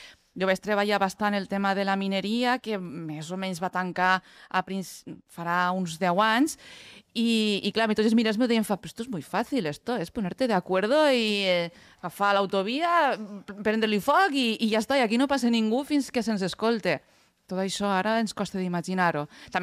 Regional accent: Castelló de la Plana, Valencian Community, Spain; Clar, jo vinc de Castelló, a les meues comarques, el que ha funcionat des dels anys 60 és la indústria ceràmica

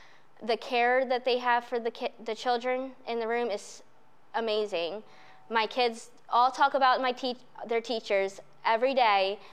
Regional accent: Maryland, United States; now in Pennsylvania, United States; because I'm from Maryland, so I'm new to all the Pennsylvania stuff.

